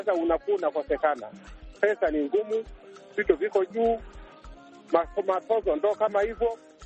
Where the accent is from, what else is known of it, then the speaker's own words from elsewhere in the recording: Ngemera, Mwanza, Tanzania; natokea Ngemera, Mwanza, Tanzania.